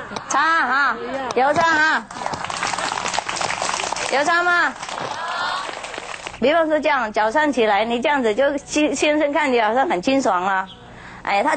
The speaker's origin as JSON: {"language": "Chinese", "country": "Vietnam", "second_language": "Chinese", "said": "我们越南人说牙和头发哈"}